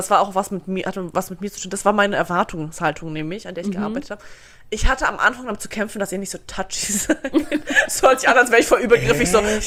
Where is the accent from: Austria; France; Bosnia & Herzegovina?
Bosnia & Herzegovina; ich komme aus Bosnien